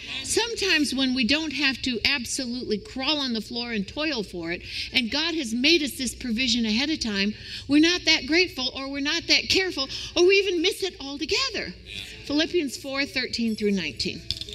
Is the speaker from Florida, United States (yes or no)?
yes; Florida, United States; I grew up in Florida. I wouldn't put a toe in the water for all the tea in China.